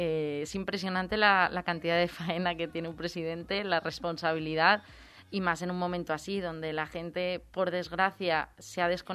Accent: Valencia, Valencian Community, Spain; Yo vengo de Isabel la Católica, Cirilo Amorós, Hernán Cortés.

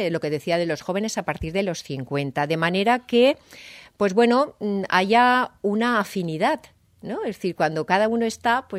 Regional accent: Valencia, Valencian Community, Spain; yo soy del Cabañal, siempre reivindico mi origen

